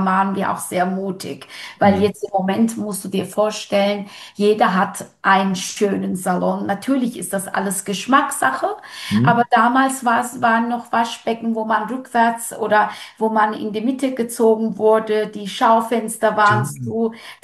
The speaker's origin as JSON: {"language": "German", "country": "Turkey", "lives_now": "Germany", "said": "Ich kenne das ja, ich komme ja aus der Türkei."}